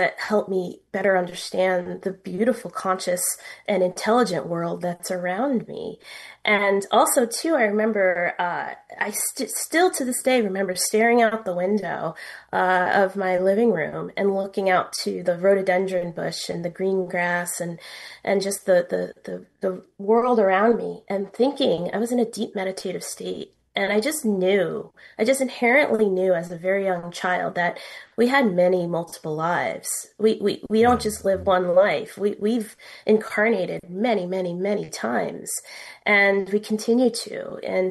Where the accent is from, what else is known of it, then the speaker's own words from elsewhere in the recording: Connecticut, United States; I grew up in Connecticut in the woods, and my family's from Brooklyn. I have extended Italian American family in Brooklyn